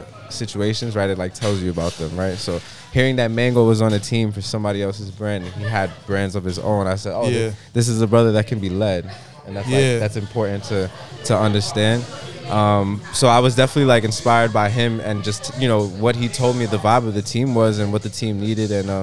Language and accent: English; New York, United States; I'll preface it that I'm from Rockham, so whatever. Being from New York to me, I mean, it means a lot.